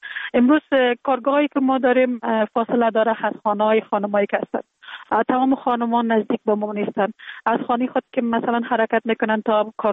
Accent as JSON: {"language": "Persian", "region": "Kabul", "country": "Afghanistan", "tie": "born there", "said": "در کابل زندگی میکنم. در کابل متولد شدیم. در سال 1363 در یک خانه واده روشن فکر، خانواده که از جمله خانواده های اهل معارف کشور بودن متولد"}